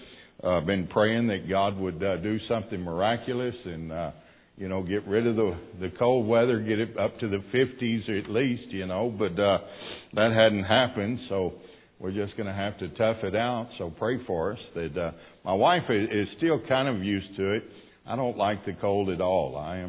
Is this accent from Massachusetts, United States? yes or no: no; Pasadena, Texas, United States; I am from the Houston, Texas area, born and raised in Pasadena, Texas.